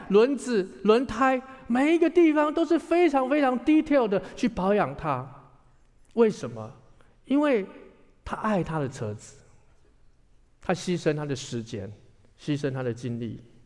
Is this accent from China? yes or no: no; Taiwan; 我从台湾来，在台语里面有一句话